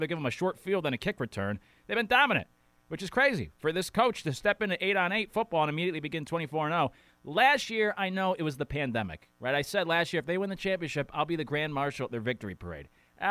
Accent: Connecticut, United States; you know, I always look, growing up in Connecticut, we had the closest thing I could compare was, you know, like all other places, right?

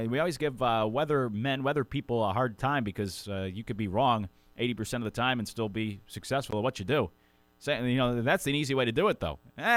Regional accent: Northeast, United States; After growing up in the Northeast, you drive around, you see the decorations and everything, and the blow-up Santas or like snowmen and everything, the different decorations and the lights.

